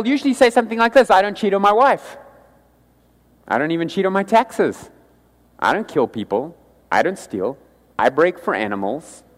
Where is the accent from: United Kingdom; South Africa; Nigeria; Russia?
South Africa; Something I know a little about. Being South African. So our currency is absolutely worthless at the moment. It takes 16 of our rands to buy $1.